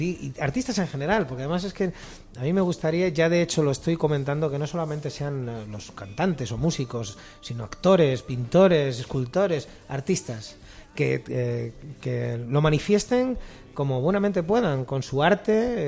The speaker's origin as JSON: {"language": "Spanish", "town": "Madrid", "region": "Community of Madrid", "country": "Spain", "tie": "born or raised there", "said": "Yo soy de Tetuán."}